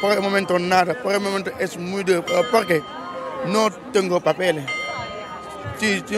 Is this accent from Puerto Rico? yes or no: no; Senegal; Spanish is a second language; moved away as an adult; now in Spain; Soy de Senegal.